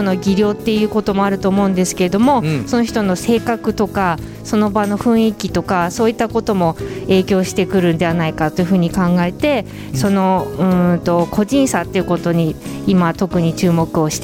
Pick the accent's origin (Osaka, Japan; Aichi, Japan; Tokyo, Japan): Tokyo, Japan; 東京の田舎の方です